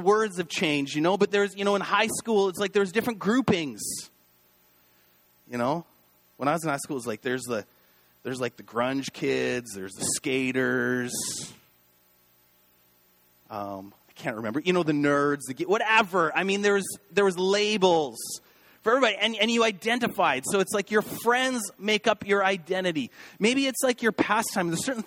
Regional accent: Canada; I know for me, living overseas for really almost a decade, being Canadian becomes a large part of your identity.

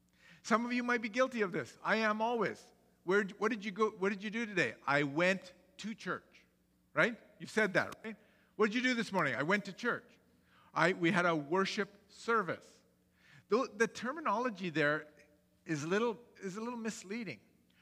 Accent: Karachi, Sindh, Pakistan; I grew up in Pakistan. I was born in Karachi, Pakistan. For the first 10 years of my life, I was not a Christian. Well, I was a Muslim because my mother was a Muslim and my father was Anglican.

